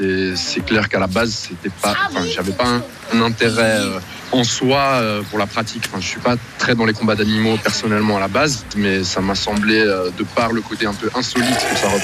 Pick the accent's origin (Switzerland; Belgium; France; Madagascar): Switzerland; moi j'ai grandi en Suisse aussi.